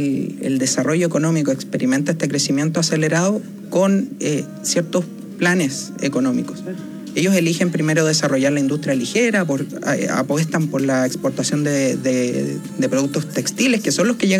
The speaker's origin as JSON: {"language": "Spanish", "town": "Independencia", "region": "Santiago Metropolitan Region", "country": "Chile", "tie": "born or raised there", "said": "Yo crecí en Independencia, muy cerca del barrio Recoleta."}